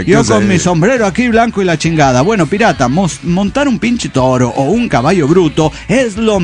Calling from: Kansas City, Missouri, United States; de Kansas City.

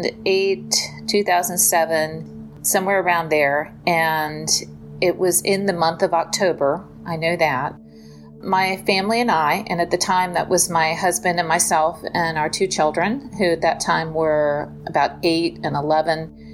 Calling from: Virginia, United States; I'm calling from Virginia.

